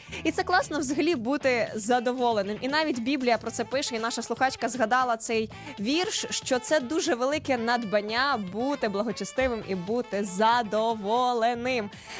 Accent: Vinnytsia, Vinnytsia Oblast, Ukraine; Хоч я і не говорю з суржиком в прямому ефірі, але тут просто корінна вінничанка.

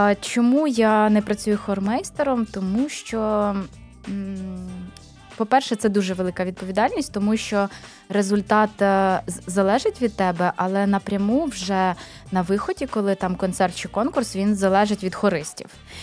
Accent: Chernihiv, Chernihiv Oblast, Ukraine; now in Kyiv, Ukraine; Ну, живу ж я тут. Але родом з Чернігова, так і кажу.

